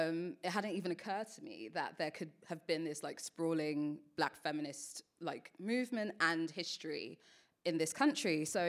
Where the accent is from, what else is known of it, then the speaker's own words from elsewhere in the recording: London, United Kingdom; I grew up in South London. Brixton was on my doorstep, and there was this whole kind of like rich tapestry